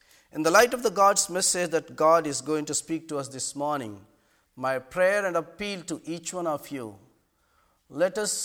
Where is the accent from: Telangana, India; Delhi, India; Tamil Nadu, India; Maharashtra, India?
Telangana, India; Hyderabad; English is a second language; I come from India, a place called Hyderabad city. This is the beginning of southern part of India where north and south separates. The state is called Andhra Pradesh. We speak Telugu language.